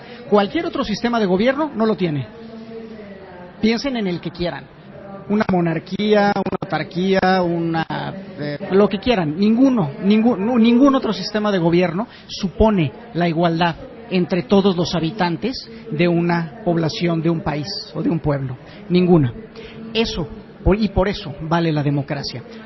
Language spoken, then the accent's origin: Spanish; Mexico; como mexicanos nos encanta decir, es que la democracia mexicana es muy cara